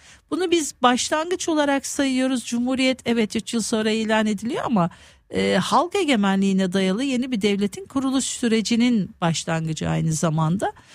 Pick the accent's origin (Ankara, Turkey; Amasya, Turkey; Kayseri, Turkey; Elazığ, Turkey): Amasya, Turkey; Amasyalıyım